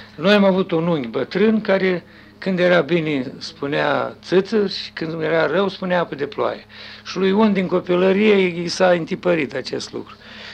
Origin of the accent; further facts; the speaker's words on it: Leova, Leova District, Moldova; Cum o scrie acasă la Leova, nu mai scrie nimeni. E cum spun, când eu mă întorc cu drag în satul meu și mi-e atât de bine.